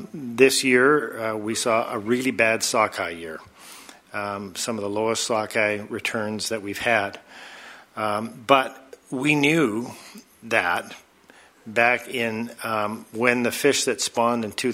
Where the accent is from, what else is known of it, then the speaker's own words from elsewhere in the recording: British Columbia, Canada; We, as British Columbians, I think, undervalue our fisheries.